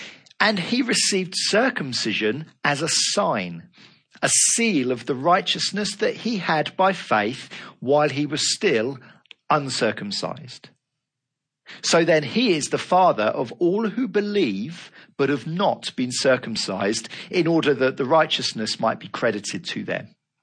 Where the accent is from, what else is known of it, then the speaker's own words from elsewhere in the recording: Basingstoke, South East England, United Kingdom; he's just retired from being an employed elder in the church that I grew up in Basingstoke.